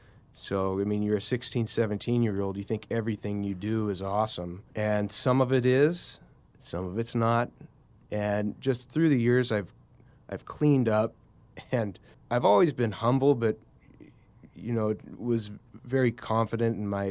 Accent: Oregon, United States; had it locally produced in my hometown of, it was Wallowa County, Oregon. We did it in Enterprise, Oregon.

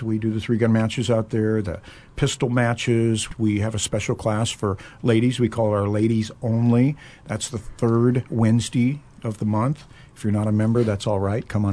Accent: Salem, Oregon, United States; I'm a local guy. I'm from the Salem-Kaiser area. I live in Kaiser, yes.

